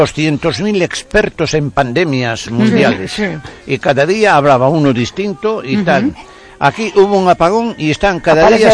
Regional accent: Catalonia, Spain; now in Madrid, Spain; No, yo soy catalán, estoy aquí, llevo una representación de tejidos. Y entonces estaba aquí en Madrid

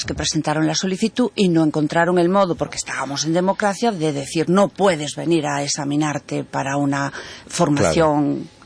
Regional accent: Cobas, Galicia, Spain; yo soy de Cobas

